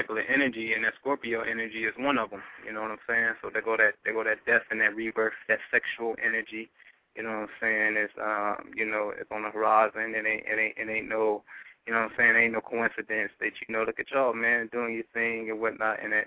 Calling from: Philadelphia, Pennsylvania, United States; calling from Philly in my bunker under tight security

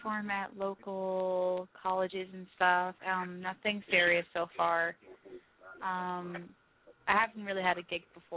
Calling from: Bath, Pennsylvania, United States; No, I'm not in New York. I'm still in Pennsylvania.

